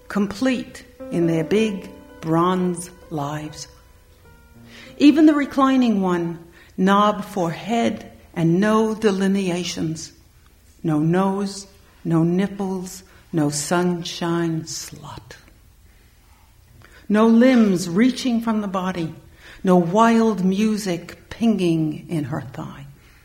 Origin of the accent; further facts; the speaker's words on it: Manhattan, New York, United States; This is my Kansas City poem. I'm from Manhattan in New York. I didn't even know where Kansas City was.